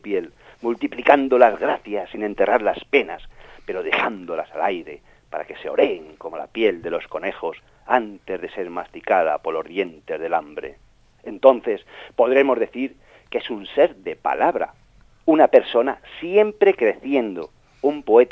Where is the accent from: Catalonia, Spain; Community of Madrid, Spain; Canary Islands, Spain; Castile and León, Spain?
Castile and León, Spain; Nava de la Asunción; Luis Mari Gómez es de mi pueblo, Nada Asunción, que es el pueblo castellano de Gil de Viedma, el poeta.